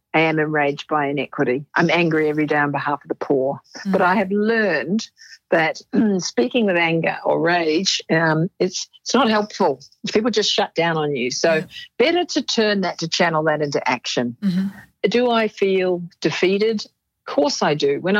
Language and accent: English; New Zealand; because I'm not Australian. I'm a Kiwi.